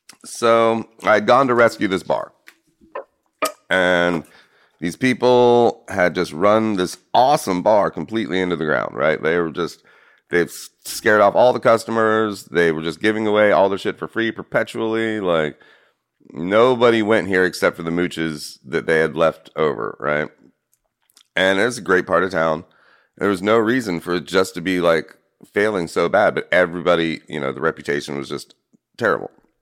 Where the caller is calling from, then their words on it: Savannah, Georgia, United States; I'm here? In Savannah, Georgia.